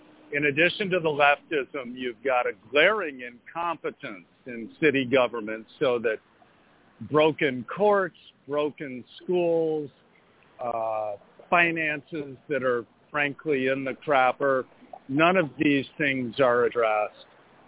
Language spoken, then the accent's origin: English; Chicago, Illinois, United States; along with a sweeping series of policy reforms in my hometown of Chicago, there's some cause for hope